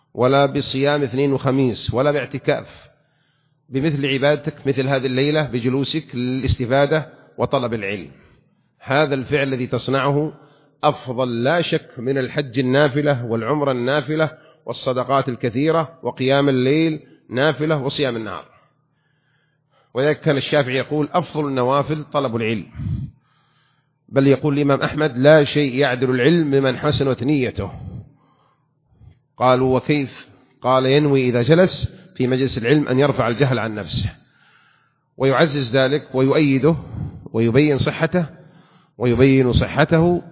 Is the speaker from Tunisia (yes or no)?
no; Saudi Arabia; بلادنا المملكة العربية السعودية